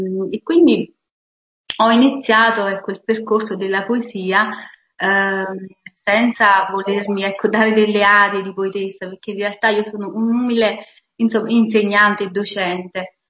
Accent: Nocera Superiore, Campania, Italy; In effetti io vengo da Nocera Superiore, proprio in provincia di Salerno e quindi in Campania.

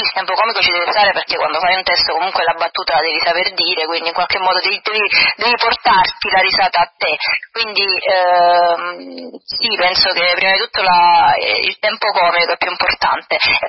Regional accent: San Severo, Apulia, Italy; Vengo da San Severo, che Foggia, è diverso.

